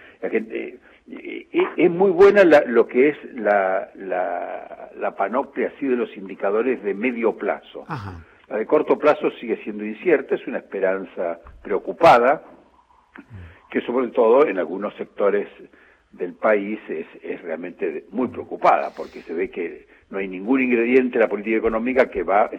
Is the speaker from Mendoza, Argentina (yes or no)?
yes; Mendoza, Argentina; No, soy de Mendoza, pero es mi retiro en el mundo, mi lugar en el mundo.